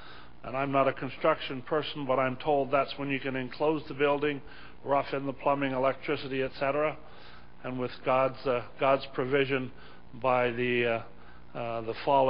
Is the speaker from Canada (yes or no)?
yes; Newfoundland and Labrador, Canada; I'm from Newfoundland, so it would take me a while